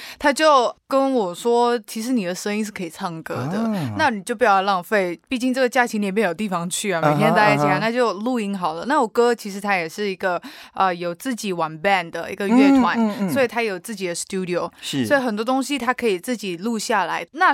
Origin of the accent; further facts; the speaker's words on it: Malaysia; 我是来自马来西亚的